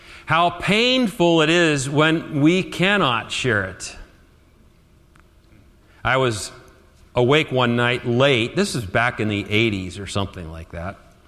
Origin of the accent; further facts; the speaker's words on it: Pittsburgh, Pennsylvania, United States; And we're Steelers fans because we are from Pittsburgh